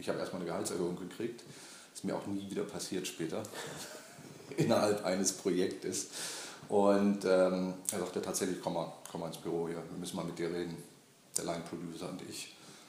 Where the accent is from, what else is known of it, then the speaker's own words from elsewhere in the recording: Bremerhaven, Bremen, Germany; Und habe in meiner Heimatstadt Bremerhaven beim Elternhaus so einen kleinen Extra-Raum gehabt